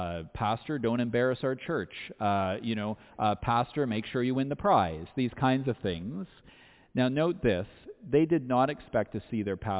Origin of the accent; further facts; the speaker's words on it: Winnipeg, Manitoba, Canada; And I'm from Winnipeg, and I love free stuff.